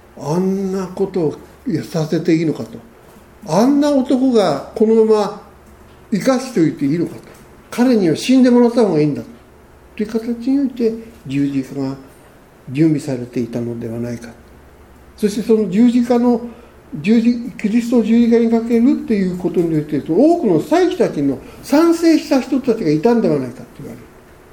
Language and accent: Japanese; Tokyo, Japan; 東京人だから家康大好きなんだけど、